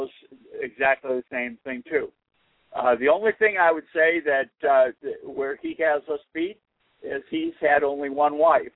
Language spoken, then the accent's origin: English; Massachusetts, United States; also born or lived in Iowa; Whereas, mine, I come from Massachusetts, starts 025. Or maybe is it Iowa, since I was born in Iowa.